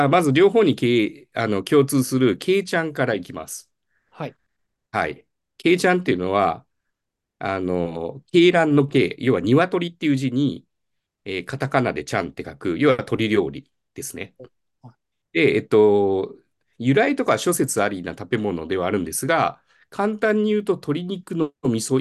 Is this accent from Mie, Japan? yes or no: yes; Mie, Japan; 僕、三重に育ってると、三重、岐阜、愛知、東海三県っていう中で